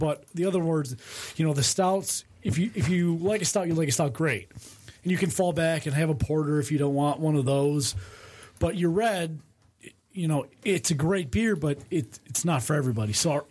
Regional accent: Romeo, Michigan, United States; I grew up in Romeo and Shelby-ish, so I grew up on yellow beer.

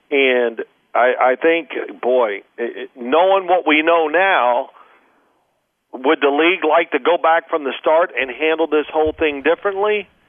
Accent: Louisville, Kentucky, United States; I grew up in Louisville, Kentucky.

